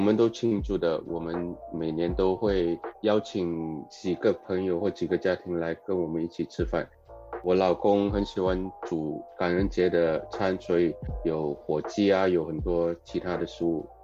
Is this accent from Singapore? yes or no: yes; Singapore; now in San Francisco, United States; 我是在新加坡出生长大的，在1999年移民来三藩市美国。